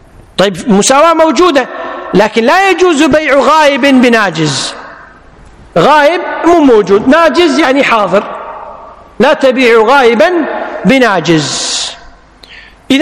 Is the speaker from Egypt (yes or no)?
no; Kuwait; مثل ما نقول حلة بالعامية عندنا بالكويت،